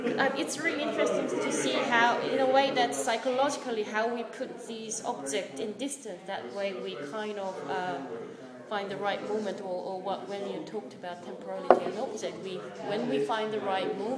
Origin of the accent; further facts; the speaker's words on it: South Korea; first language Korean; English is a second language; For me, if I start from myself, then because my native language is Korean, not English